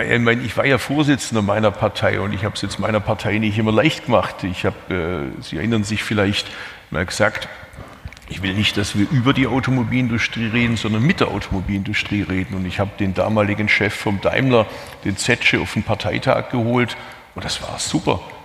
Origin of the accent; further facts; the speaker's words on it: Bad Urach, Baden-Württemberg, Germany; born there; kommt aus meiner Geburtsstadt Baden-Urach